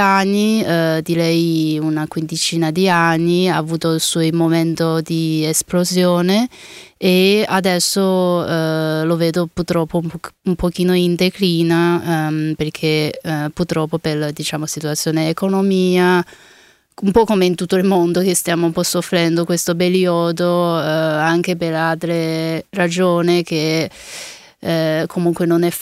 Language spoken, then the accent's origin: Italian; Chengdu, Sichuan, China; Italian is a second language; now in Italy; io vengo da Chengdu, tante volte mi chiedono di spiegare cos'è Chengdu e io dico sempre la città della panda e del cibo piccante.